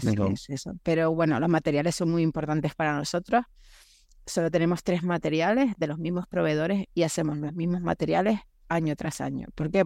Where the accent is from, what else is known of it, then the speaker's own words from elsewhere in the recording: Germany; Soy alemana